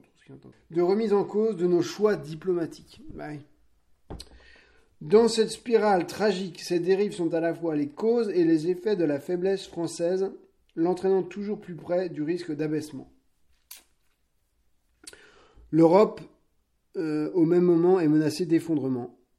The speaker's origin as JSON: {"language": "French", "country": "France", "said": "bon, je suis français, tu me diras d'accord"}